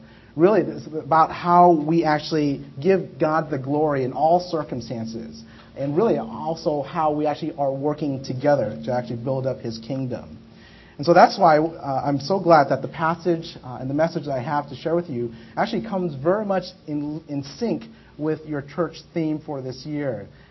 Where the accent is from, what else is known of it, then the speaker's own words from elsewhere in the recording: Texas, United States; We are from Texas, And as such, we actually never had the opportunity to come out to New Jersey.